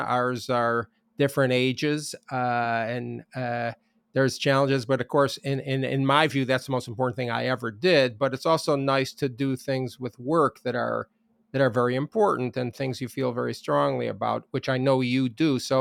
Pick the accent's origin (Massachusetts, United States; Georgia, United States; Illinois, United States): Illinois, United States; Chicago; I was from Chicago, and I still resent Kansas for stealing our basketball coach, Bill Self.